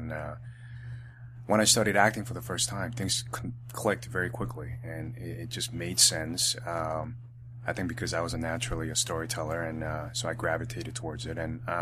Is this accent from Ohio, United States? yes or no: no; New York City, New York, United States; I think growing up in New York City sort of prepared me to survive in those circumstances, and you know, it worked out for me.